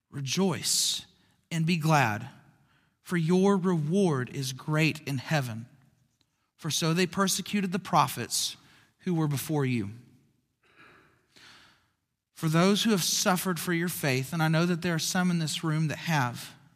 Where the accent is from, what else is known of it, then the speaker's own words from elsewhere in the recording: Skiatook, Oklahoma, United States; There's a family that moved to my hometown of Skiatook, right next door to my parents.